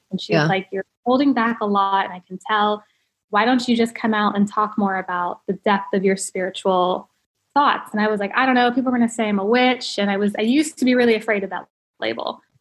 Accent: Ohio, United States; now in California, United States; So I'm very proud that I'm from Ohio.

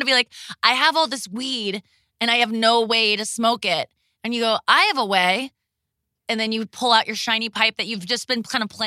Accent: Ohio, United States; now in St. Louis, United States; I'm from Ohio too. But I moved to St. Louis from Ohio

